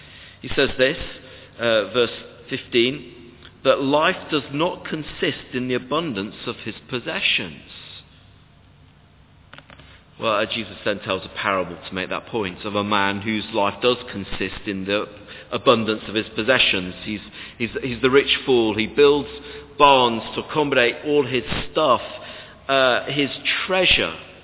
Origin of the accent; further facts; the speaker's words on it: Sheffield, Yorkshire and the Humber, United Kingdom; So I came from Sheffield, and we didn't have whittling there.